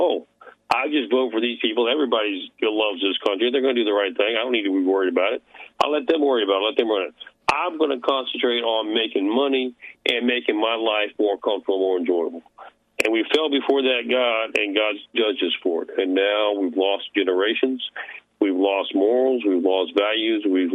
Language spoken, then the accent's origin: English; South Carolina, United States; especially since I'm from South Carolina